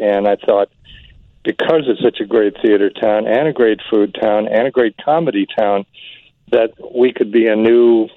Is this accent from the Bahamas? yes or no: no; Waukesha, Wisconsin, United States; And I was raised in Waukesha, which is like 90 miles north in Wisconsin